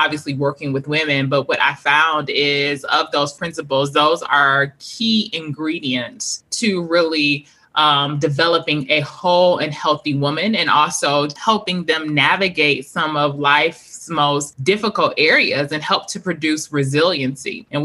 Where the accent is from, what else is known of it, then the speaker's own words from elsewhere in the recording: Detroit, Michigan, United States; So I am a proud Detroiter, 313, born and raised in Detroit City proper.